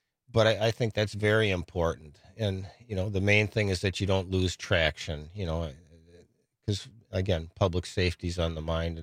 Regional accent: Jefferson City, Missouri, United States; so I went back to my hometown of the city of Jefferson and, you know, worked part-time there for a while.

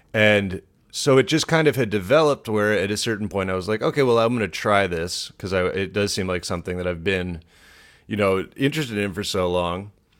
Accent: Washington, District of Columbia, United States; I grew up in beautiful Washington, D.C.

